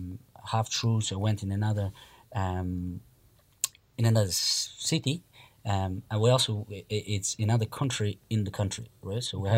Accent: Moldova; first language Russian; So I was born and raised in Moldova. It's a country people who don't know Moldova, it's a country between Ukraine and Romania. And it used to be in USSR.

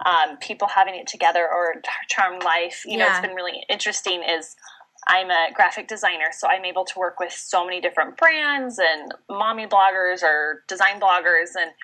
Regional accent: San Diego, California, United States; So I grew up in California, as Jessica said, in San Diego, and then I ended up going to college at BYU in Utah

